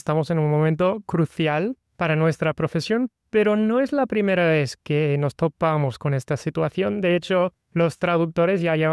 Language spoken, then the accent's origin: Spanish; Florida, United States; born there; Pues nací en Estados Unidos, en Florida, y siempre tenía esta pasión por los idiomas.